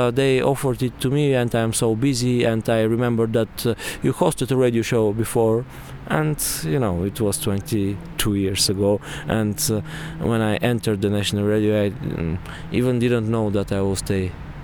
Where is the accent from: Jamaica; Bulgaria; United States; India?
Bulgaria; Montana, Montana Province; when I was 15, in my hometown called Montana. It's very funny because actually it had a kind of socialist name and they wanted to change it